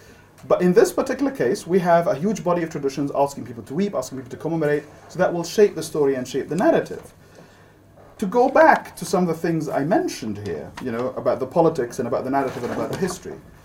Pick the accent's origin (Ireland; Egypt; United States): Egypt; Cairo, Cairo Governorate; I come from Cairo, where it's believed the head of Hussein is buried.